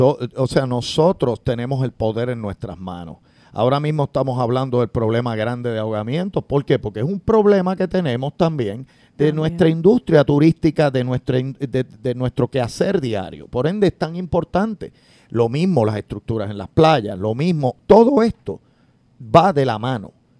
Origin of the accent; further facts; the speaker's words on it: Puerto Rico; yo soy boricua, contra, y tengo ese problema, tenemos ese problema en Puerto Rico